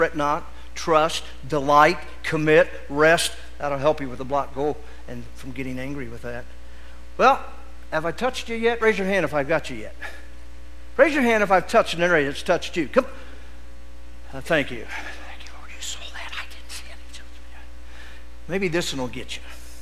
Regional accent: Michigan, United States; now in Texas, United States; I came from Michigan to Texas, whatsoever state to be content. Amen? And you Texans have helped me out.

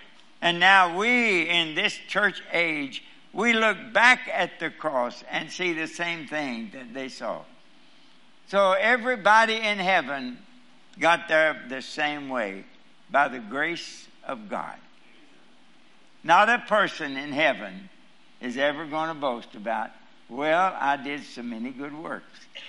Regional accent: Kentucky, United States; I was born and reared in Kentucky.

